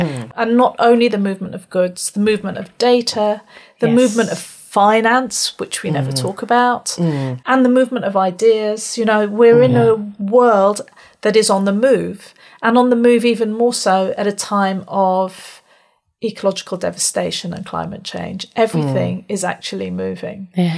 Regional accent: Canada; I'm from Canada.

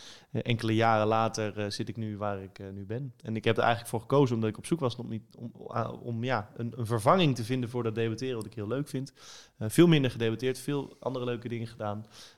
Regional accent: Breda, North Brabant, Netherlands; now in Leiden, Netherlands; Ik woon ook in Leiden. Dat is voor mij een prachtige stad om te wonen, want ik kom uit de omgeving van Breda. En Leiden lijkt best wel veel op Breda.

